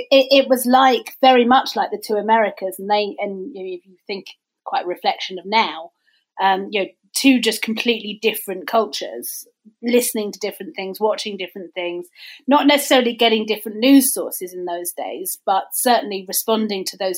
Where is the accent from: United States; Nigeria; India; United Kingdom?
United Kingdom; Stoke Newington, London; I'm a lefty kid growing up in Stoke Newington, which was a lot less posh then